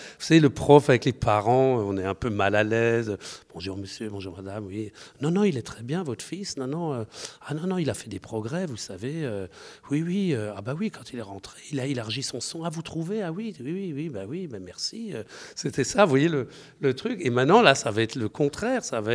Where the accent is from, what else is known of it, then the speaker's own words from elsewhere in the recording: Colmar, Grand Est, France; born there; je suis né un peu dans une ville comparable à Douai. Moi, je suis né à Colmar.